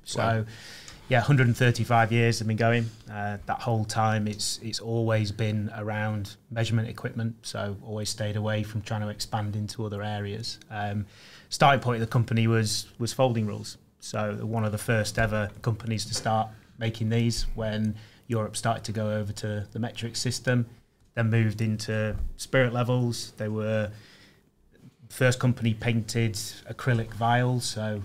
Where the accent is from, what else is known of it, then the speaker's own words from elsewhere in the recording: Manchester, North West England, United Kingdom; I'm from Manchester.